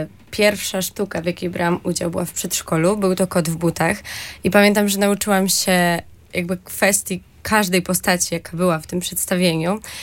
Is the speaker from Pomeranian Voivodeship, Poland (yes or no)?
yes; Tczew, Pomeranian Voivodeship, Poland; No później zaczęłam się udzielać w takich teatrach u siebie w Tczewie, w Domu Kultury